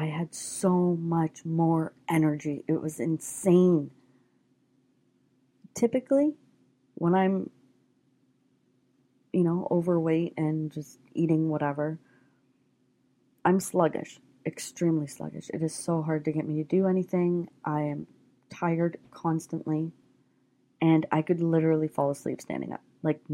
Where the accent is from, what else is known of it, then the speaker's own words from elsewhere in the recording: Canada; it's ingrained in my Canadian roots. To me, bacon is Canadian and I'm Canadian.